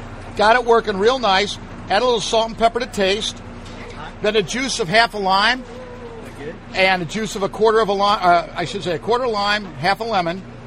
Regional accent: Sycamore, Illinois, United States; Well, they don't say it like I do because I'm from Sycamore, Illinois

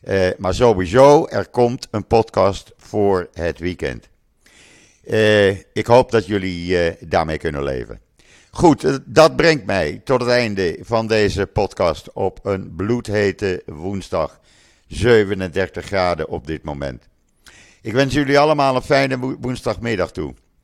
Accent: Netherlands; now in Israel; Ik heb toch mijn Nederlandse paspoort hier in Israël. Ik stem in Israël ook, maar ik vind als Nederlander, dan mag ik ook geen klachten hebben achteraf natuurlijk.

